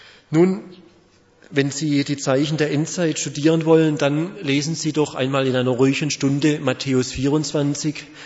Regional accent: Pforzheim, Baden-Württemberg, Germany; born there; Ich wurde 1958 geboren in Pforzheim und 1976 wiedergeboren im lebendigen Glauben, ebenfalls in Pforzheim

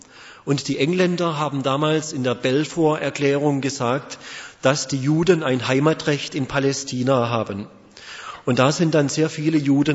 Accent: Pforzheim, Baden-Württemberg, Germany; born there; Ich wurde 1958 geboren in Pforzheim und 1976 wiedergeboren im lebendigen Glauben, ebenfalls in Pforzheim

